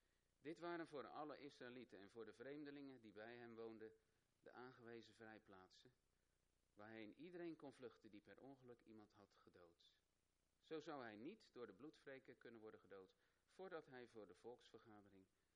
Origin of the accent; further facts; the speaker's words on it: Rotterdam, South Holland, Netherlands; born there; Ik ben in Rotterdam geboren. Dus we zijn ook 15 jaar in een gemeente geweest in Rotterdam-Zuid.